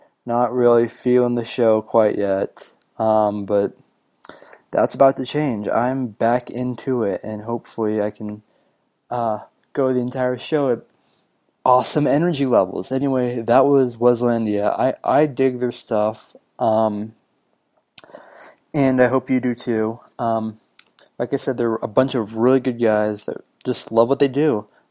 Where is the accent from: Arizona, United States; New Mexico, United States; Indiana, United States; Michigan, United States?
New Mexico, United States; Most of the artists, we're all from New Mexico here.